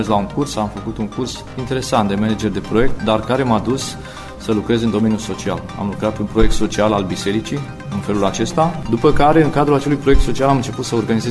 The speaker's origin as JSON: {"language": "Romanian", "town": "Târgu Jiu", "region": "Gorj County", "country": "Romania", "tie": "born or raised there", "said": "știam unde voi merge, în orașul meu natal, Târgu Jiu"}